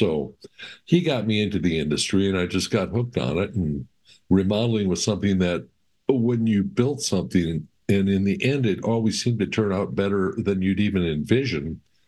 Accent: Wisconsin, United States; I'm from Wisconsin, and I kind of feel blessed that I got launched into the New Mexico area

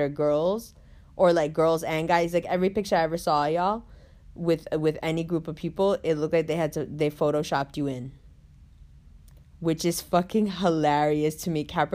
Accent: New York, United States; like we grew up in Harlem together, like we came up together

